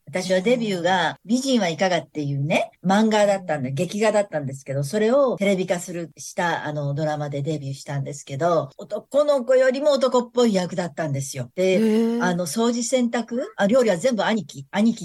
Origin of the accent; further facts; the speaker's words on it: Osaka, Japan; accent: Osaka dialect; 私は大阪出身なんですけど、もう関西の人と喋るともろも大阪弁にガラッと大阪の女に変わります。